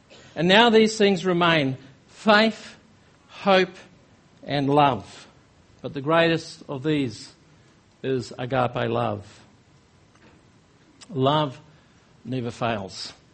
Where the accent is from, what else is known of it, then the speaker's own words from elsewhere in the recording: Norway; growing up in Norway, they're the most read nation in the world